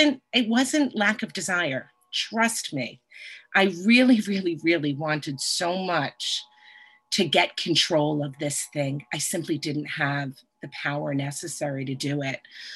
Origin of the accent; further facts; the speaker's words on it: New York, United States; I'm a recovered compulsive overeater. I'm from New York.